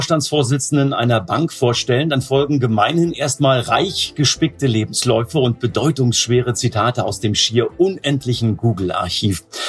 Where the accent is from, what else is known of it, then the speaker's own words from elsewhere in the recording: Potsdam, Brandenburg, Germany; born there; Also ich habe auch direkt nach der Wende als gebürtiger Potsdamer, ich habe es erwähnt, meine erste Aktie gekauft, gleich 1990 mit 20 Jahren